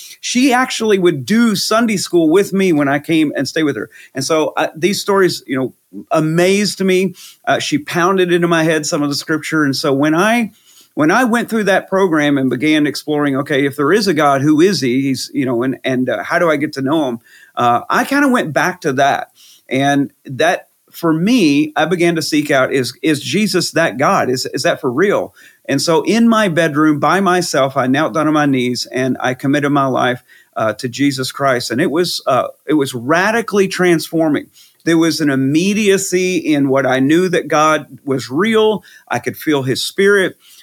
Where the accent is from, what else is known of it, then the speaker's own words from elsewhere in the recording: Texas, United States; So I grew up in Texas, did not grow up in church. My family was not a church family.